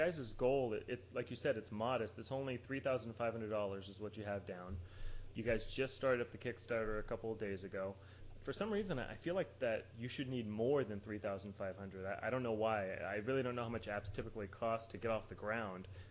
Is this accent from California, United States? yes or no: yes; California, United States; I'm from Northern California, which is like microbrew home